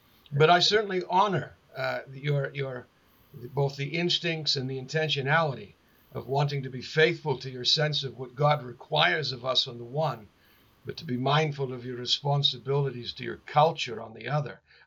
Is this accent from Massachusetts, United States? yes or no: yes; Massachusetts, United States; Now, I come from Boston originally, and while I'm from north of Boston